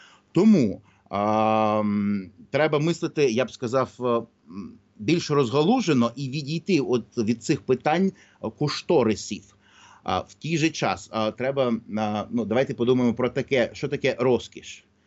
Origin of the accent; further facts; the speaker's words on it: Odesa, Odesa Oblast, Ukraine; як у нас в Одесі кажуть, давайте зайдемо до цього питання з іншого боку